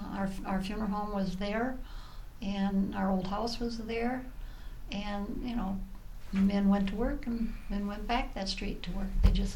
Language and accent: English; Boyne City, Michigan, United States; born there; I was born here in Boyne City in 42.